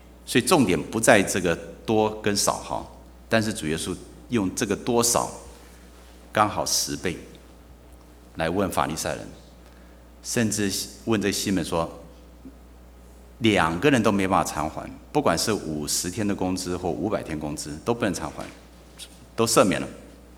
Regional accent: China; 因为我们中国人数学太好，都是这样想。

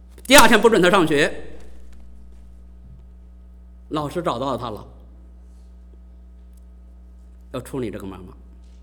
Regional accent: China; 我说妈妈是我中国人最认为是最爱的一种关系呀

